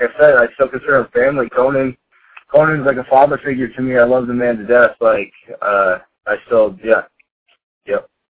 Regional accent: Iowa, United States; I had for personal family reasons, I had to move back up to my home state of Iowa to be with my daughter.

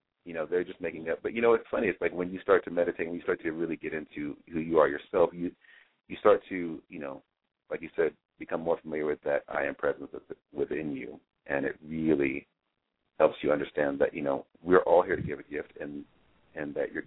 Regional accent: Houston, Texas, United States; I grew up in Houston, Texas. And in Texas, you know, it's very much the South.

